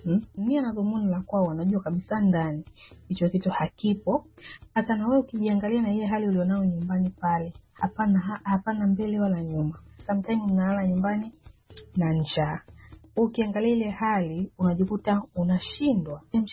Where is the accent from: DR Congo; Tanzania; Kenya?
Tanzania; now in Turkey; mimi ni Mtanzania naishi nchini Uturuki.